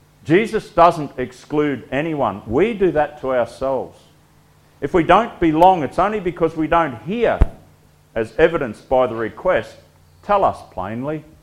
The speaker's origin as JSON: {"language": "English", "region": "Queensland", "country": "Australia", "said": "It's about as much as this Queenslander can bear."}